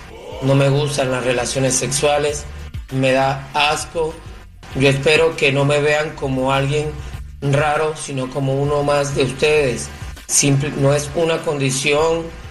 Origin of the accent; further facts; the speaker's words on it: Venezuela; tengo 32 años, soy venezolano